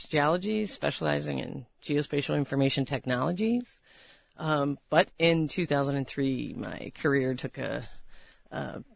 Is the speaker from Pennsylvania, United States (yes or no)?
yes; Bradford Woods, Pennsylvania, United States; now in Tucson, United States; I'm originally from Pennsylvania. Been here for 20 years. Love Tucson.